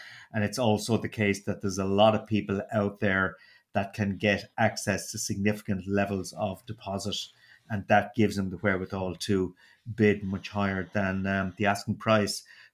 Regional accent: Munster, Ireland; accent: Waterford; I think one thing the listeners would actually miss would be my dulcet Waterford accent.

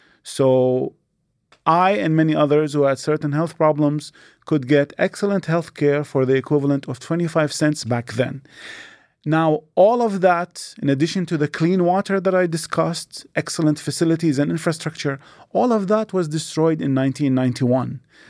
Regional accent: Iraq; I mean, it was very difficult growing up under a dictatorship, of course.

